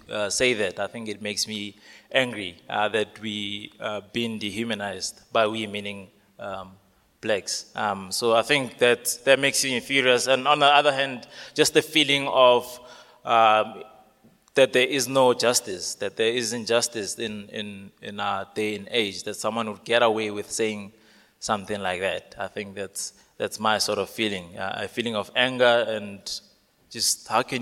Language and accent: English; Rustenburg, North West, South Africa; I'm originally from Rustenburg.